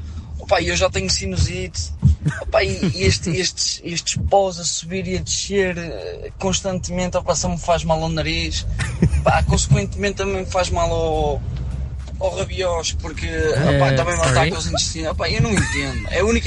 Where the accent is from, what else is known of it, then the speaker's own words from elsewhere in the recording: Norte, Portugal; eu sou aqui do Norte.